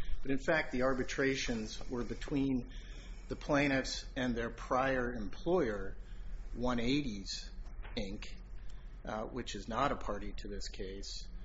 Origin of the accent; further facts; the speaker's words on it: Virginia, United States; I thought we'd be in Virginia now and mm-hmm. in my home state litigating the case on the merits